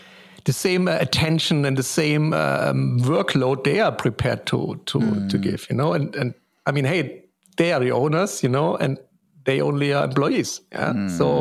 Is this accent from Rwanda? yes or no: no; East Germany, Germany; When I grew up, I mean, I grew up in East Germany, you know, and we didn't even have a phone at home.